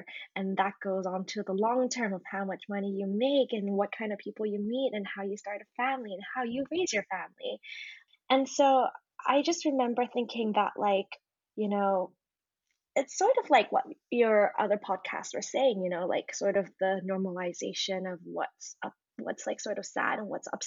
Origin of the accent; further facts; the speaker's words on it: Hong Kong; also born or lived in America; I'm currently in Hong Kong and I was born and raised in Hong Kong. But my mom is actually originally from Australia and I studied in America.